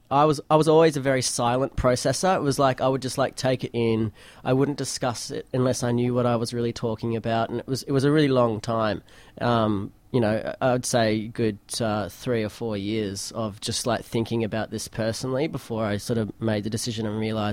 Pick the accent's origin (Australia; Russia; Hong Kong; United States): Australia; Frankston, Victoria; I grew up in Frankston, and as soon as I got my licence, I would drive up to the city